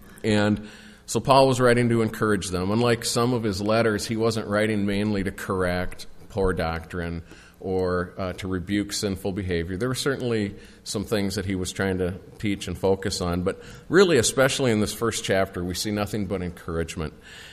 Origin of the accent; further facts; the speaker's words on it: Minnesota, United States; I grew up in the Twin Cities.